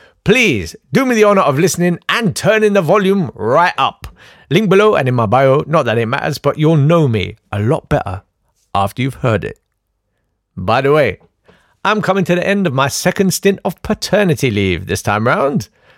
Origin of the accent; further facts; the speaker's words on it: Kolkata, West Bengal, India; born there; I was born in Calcutta.